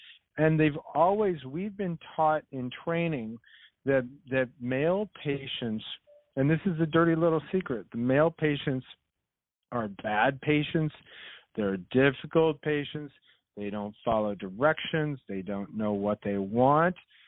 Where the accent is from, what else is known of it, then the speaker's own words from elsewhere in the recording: Iowa, United States; now in New York, United States; I mean, I came from Iowa, and I've been in New York since right around before 2000.